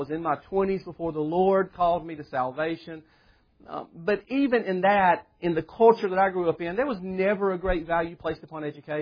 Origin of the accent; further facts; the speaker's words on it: the South, United States; or as I think about that as a Southerner, there was some lack of emphasis on Christian education